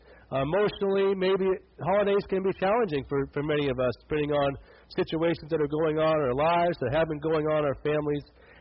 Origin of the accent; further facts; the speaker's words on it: Montana, United States; I went to school at York College and I was from Montana. And it was an 850-mile trip from northeast Montana to York, Nebraska, where I went to college.